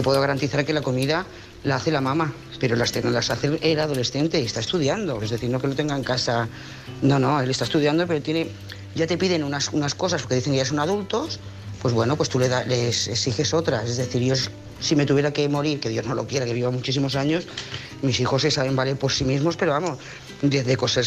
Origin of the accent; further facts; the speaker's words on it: Lloret de Mar, Catalonia, Spain; de Lloret de Mar.